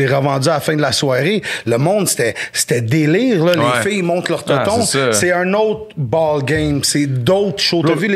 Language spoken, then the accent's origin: French; Cap-Rouge, Quebec, Canada; je suis seul qui vient pas de Sorel, je viens de Cap-Rouge